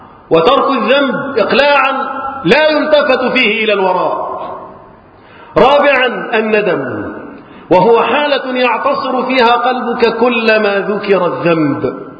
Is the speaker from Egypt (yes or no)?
yes; Egypt; احفظ بلدنا مصر من الفتن